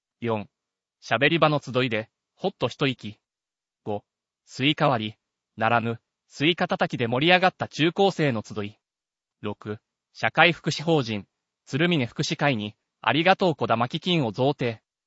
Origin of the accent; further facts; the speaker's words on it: Nara, Japan; 7年前に地元に戻ってきてからは、昔のように連絡を取るようになりました。何でも話せて、家族ぐるみで付き合っている20年来の親友です。今日も、父と兄と彼の4人で、一緒に車で来たんです。僕の住んでいる奈良では